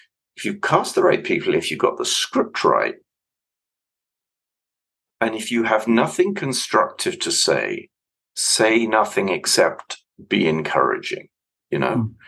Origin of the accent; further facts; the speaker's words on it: London, United Kingdom; in terms of my background, I don't have a drop of British blood in me, not a drop. But I was actually born in London, spent my whole life, really, bar, you know, the odd year here and there, in Britain.